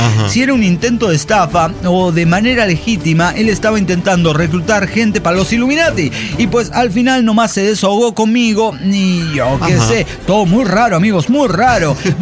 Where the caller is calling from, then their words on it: Cuernavaca, Morelos, Mexico; Hola, querido … de Cuernavaca, Morelos, México.